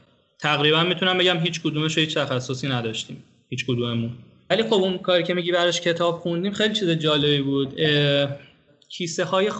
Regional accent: Iran; moved away; یعنی برای چی از ایران پاشادیم اومدیم اینجا

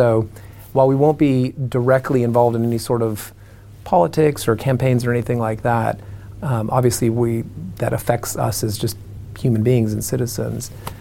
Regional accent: Arizona, United States; I come from Arizona.

